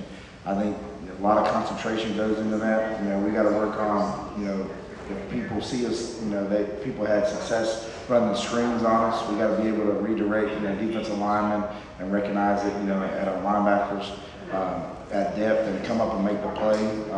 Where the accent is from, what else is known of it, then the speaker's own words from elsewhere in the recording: Georgia, United States; And we're from South Georgia. We play hard-nosed football down here